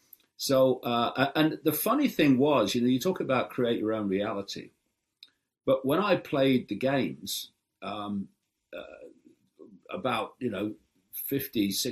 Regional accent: Leicester, East Midlands, United Kingdom; born there; I was born in Leicester in the East Midlands, not far from where you are.

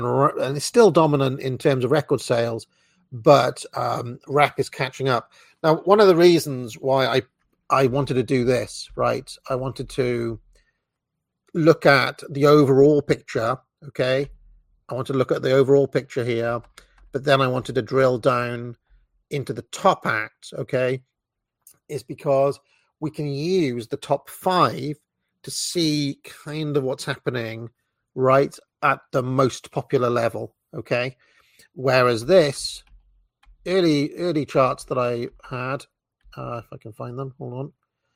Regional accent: Wales, United Kingdom; being into rap growing up in Wales was a little bit unusual

